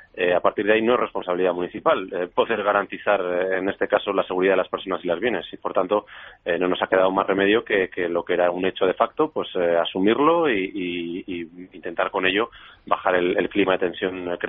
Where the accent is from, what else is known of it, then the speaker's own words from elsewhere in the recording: Burgos, Castile and León, Spain; yo además soy de Gamonal, conozco el barrio perfectamente, he nacido allí y me he criado allí.